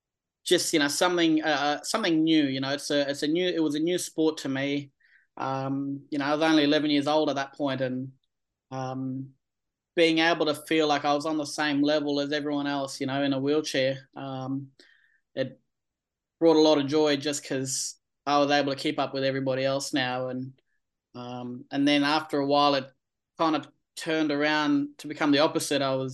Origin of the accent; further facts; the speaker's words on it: Darwin, Northern Territory, Australia; so I was born with my disability and, you know, I grew up here in Darwin playing a lot of different sports